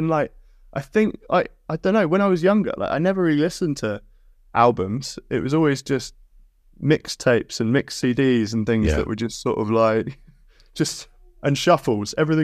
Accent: Brighton, South East England, United Kingdom; So I say I'm from Brighton

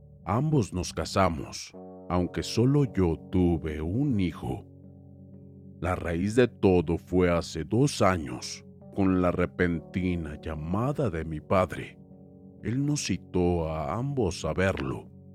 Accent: Mexico City, Mexico; Soy de Ciudad de México.

